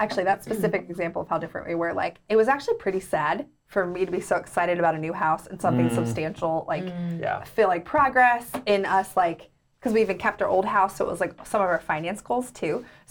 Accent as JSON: {"language": "English", "region": "the South", "country": "United States", "said": "So, like, I came from the South and it was like, if you have to, like, be too strong, then it's not meant to be."}